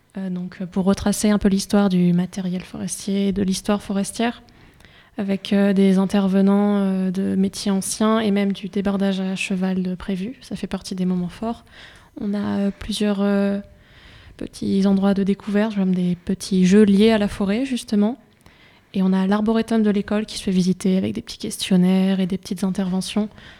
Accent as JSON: {"language": "French", "region": "Nouvelle-Aquitaine", "country": "France", "said": "Je suis de Haute-Vienne."}